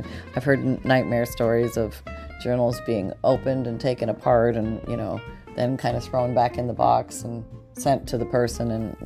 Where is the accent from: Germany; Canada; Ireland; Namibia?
Canada; moved away as an adult; now in Florida, United States; the answer is I grew up in Canada until I was 21, and then I moved to Florida.